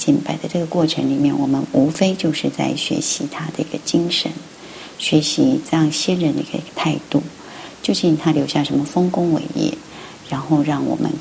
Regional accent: China; 毕竟我们是中国人嘛

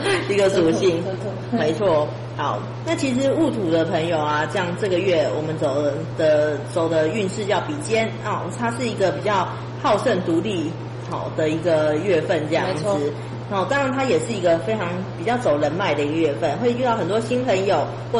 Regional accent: China; 其实我们中国人都常在讲中庸

